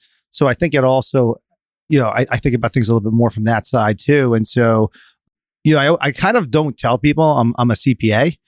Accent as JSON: {"language": "English", "town": "Plantation", "region": "Florida", "country": "United States", "tie": "born or raised there", "said": "I grew up actually not far from here. I grew up in Plantation, Florida. So born and raised down here. Although my dad's from Newark, New Jersey. My mom's from Long Island."}